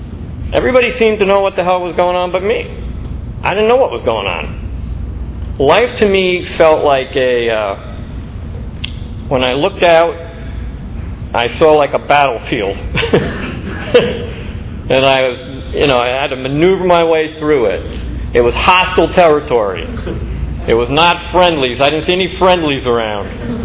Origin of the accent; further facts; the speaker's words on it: New York, United States; I grew up in New York State, in the Hudson Valley, about 50 miles north of New York City. And it was a very small, Peyton Place kind of town.